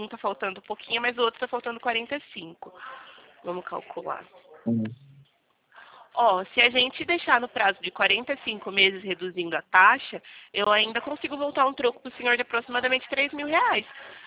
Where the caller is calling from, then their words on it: Araras, São Paulo, Brazil; Eu sou daqui da cidade de Araras, eu falo daqui da cidade de Araras